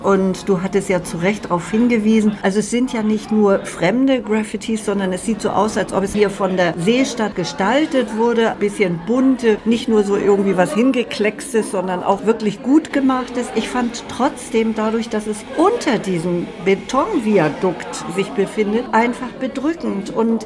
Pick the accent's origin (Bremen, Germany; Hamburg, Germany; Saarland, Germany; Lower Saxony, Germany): Hamburg, Germany; Ich bin aber ehrlich gesagt als Hamburgerin ganz andere Wasserflächen gewohnt